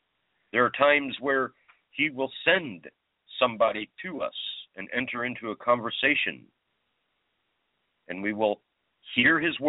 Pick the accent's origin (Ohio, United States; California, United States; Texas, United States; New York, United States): Ohio, United States; that would be like me, a born and bred American right here in my home state of Ohio